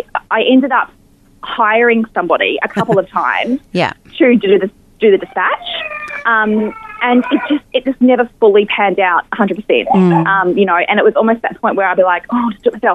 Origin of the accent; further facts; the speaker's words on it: Queensland, Australia; Again, being a Queenslander, print and colour.